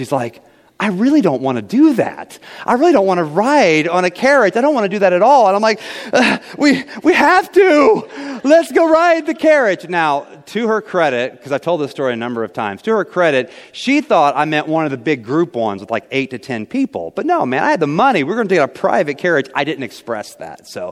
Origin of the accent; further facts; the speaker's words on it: St. Joseph, Missouri, United States; We grew up here in St. Joe.